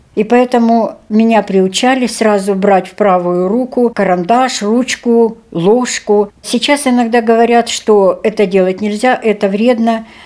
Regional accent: Maly Imysh, Krasnoyarsk Krai, Russia; born there; Я родилась в Красноярский край, Ужурский район, село Малый Имыш.

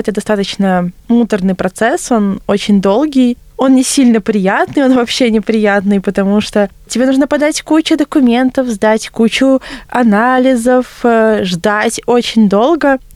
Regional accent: Latvia; moved away as an adult; now in Saint Petersburg, Russia; а в Питере я живу всего лишь год. Я приехала сюда из Латвии, приехала учиться, и теперь собираюсь уже остаться здесь жить.

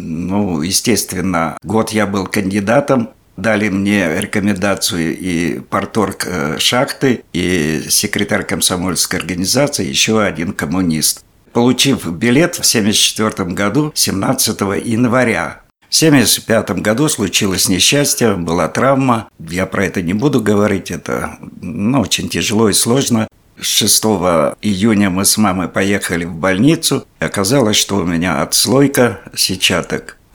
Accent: Berezovsky, Russia; born there; Родился я в 1954 году, 20 января, в городе Березовском.

